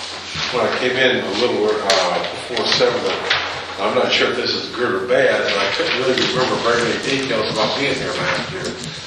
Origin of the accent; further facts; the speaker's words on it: Indiana, United States; now in Brunswick County, United States; I'm also obviously not a native of North Carolina. I grew up in Indiana. But my mother is from north of Durham, a little town in Roxborough.